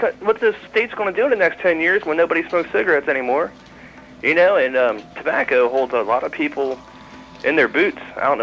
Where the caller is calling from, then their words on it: Newport, Kentucky, United States; I'm calling from Newport.